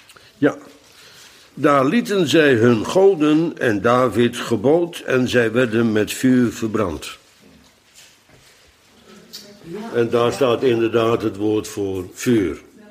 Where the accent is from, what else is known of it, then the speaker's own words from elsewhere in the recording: Netherlands; Wij komen helemaal uit Holland om hier... dat is nou ook vervelend.